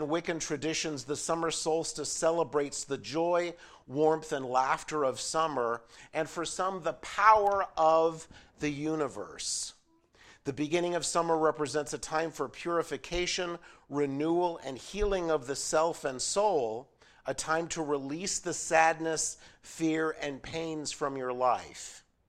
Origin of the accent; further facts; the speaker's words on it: San Diego, California, United States; But keeping in mind that I was born and raised in San Diego, so winter, anything below 50 degrees, snow, rain, all of these weather things were amazing experiences.